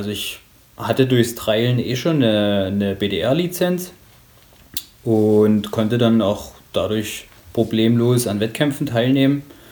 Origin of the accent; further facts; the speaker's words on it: Bautzen, Saxony, Germany; now in Dresden, Germany; Das ist gar nicht so weit weg von Dresden, wo ich jetzt wohne. Und zwar ist das eine Kleinstadt im ostsächsischen Raum namens Bautzen. Mhm. Und ja, dort bin ich aufgewachsen, zur Schule gegangen